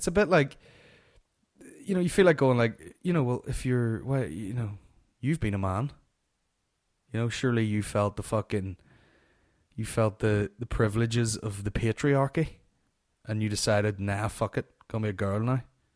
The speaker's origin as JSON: {"language": "English", "country": "Ireland", "said": "guess what, I'm not white, I'm Irish."}